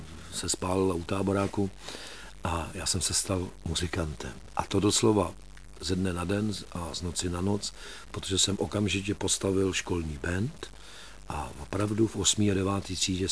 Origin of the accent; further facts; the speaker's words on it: Prague, Czechia; born there; Můj dědeček i tatínek byli muzikanti, já jsem se narodil v Mozartově ulici, 100 metrů od Bertramky